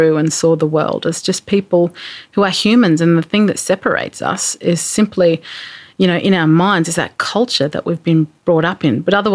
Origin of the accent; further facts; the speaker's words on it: Alice Springs, Northern Territory, Australia; And it was like the norm, I guess, growing up in Alice Springs in that respect.